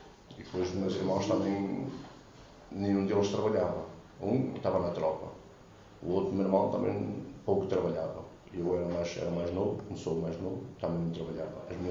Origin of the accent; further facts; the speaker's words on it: Vila Nova de Gaia, Porto, Portugal; Eu sou natural de Mafamude, Vila Nova de Gaia.